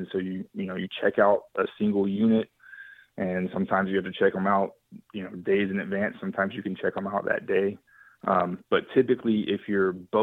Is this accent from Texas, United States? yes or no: yes; Texas, United States; as to where I grew up in West Texas.